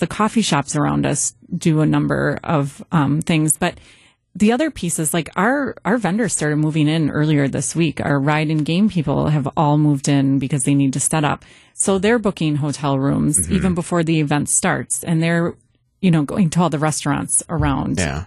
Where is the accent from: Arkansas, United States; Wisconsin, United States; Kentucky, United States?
Wisconsin, United States; It's infused then with beer, cheese, and brats, because we're from Wisconsin.